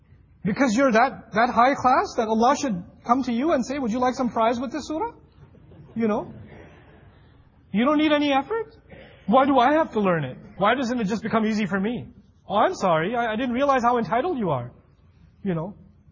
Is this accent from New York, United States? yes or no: yes; New York, United States; I'm from New York. I think this is nice weather, actually.